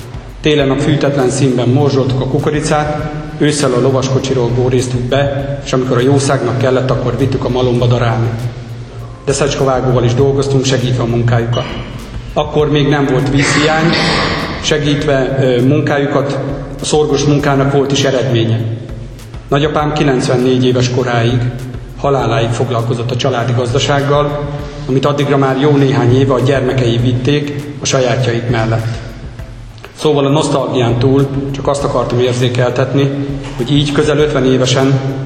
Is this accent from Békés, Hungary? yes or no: yes; Gádoros, Békés, Hungary; Jó magam egy Békés vármegyei településről, Gádorosról származom.